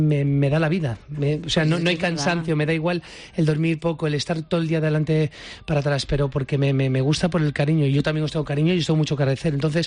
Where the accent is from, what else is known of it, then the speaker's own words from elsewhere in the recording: San Vicente de la Barquera, Cantabria, Spain; now in Madrid, Spain; ahora tengo mi rincón maravilloso en mi pueblo, en San Vicente de la Barquera, encima del mar, justo encima de la playa